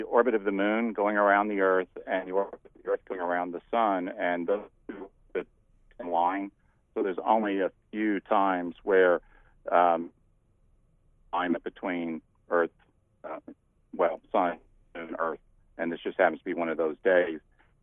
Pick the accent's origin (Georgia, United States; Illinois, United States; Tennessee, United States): Tennessee, United States; Nashville; I grew up in Nashville.